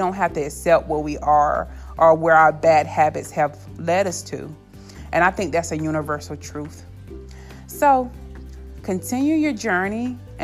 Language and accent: English; the South, United States; accent: Southern; I'm also from the South, so I'm sure you can hear my Southern accent, even though I can't, right?